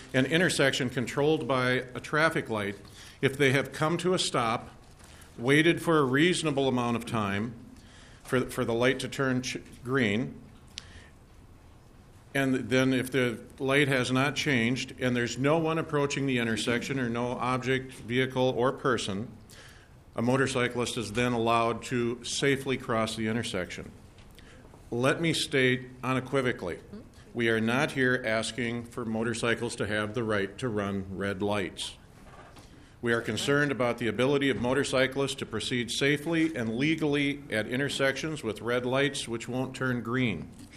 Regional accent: Belchester, Minnesota, United States; I'm from Belchester, Minnesota.

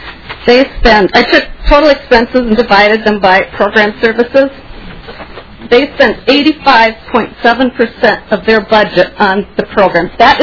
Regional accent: Woodbury, Minnesota, United States; I am from Woodbury, and I am here as a taxpayer.

